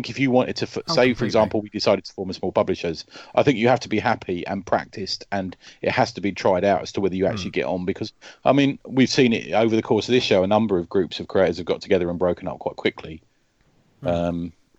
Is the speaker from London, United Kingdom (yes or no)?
yes; Middlesex, London, United Kingdom; As I admitted that I was from Middlesex, and he keeps asking me questions about it.